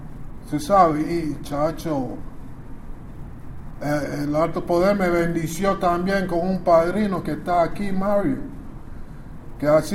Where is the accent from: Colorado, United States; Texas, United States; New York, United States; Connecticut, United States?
New York, United States; Brooklyn; also born or lived in Panama; yo también soy de Brooklyn. O sea, criado en Brooklyn, pero soy de Panamá, tú sabes. Soy panameño, pero criado en Brooklyn.